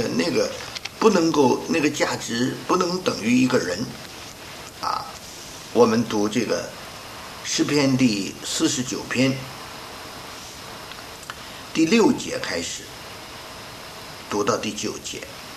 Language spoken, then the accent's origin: Chinese; China; 那么俗民、黎民百姓，我们中国人说俗民就是普通的人